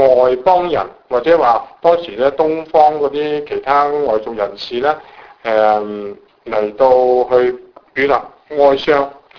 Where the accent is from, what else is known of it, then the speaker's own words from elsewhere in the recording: China; 他好像我们中国人呢有一些叫做什么招魂